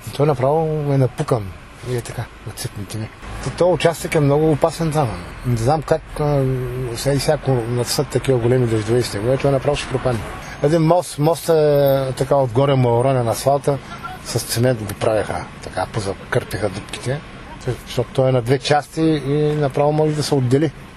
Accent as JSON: {"language": "Bulgarian", "town": "Dinevo", "region": "Haskovo Province", "country": "Bulgaria", "said": "аз съм от Динево, пътувам почти всеки ден"}